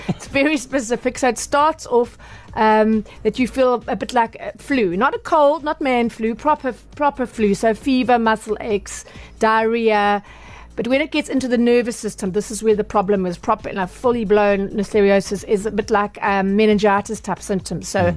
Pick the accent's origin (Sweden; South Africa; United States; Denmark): South Africa; I suppose we as South African consumers should be grateful